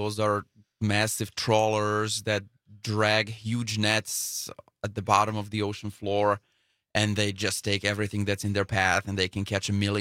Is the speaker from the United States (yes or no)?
no; Slovakia; English is a second language; moved away as an adult; Yes, I grew up in Slovakia